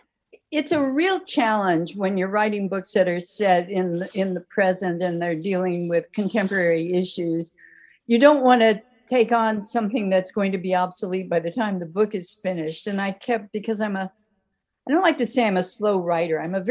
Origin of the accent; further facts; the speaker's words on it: Chicago, Illinois, United States; the Chicago River, which I had never really paid much attention to as a Chicagoan or as a writer.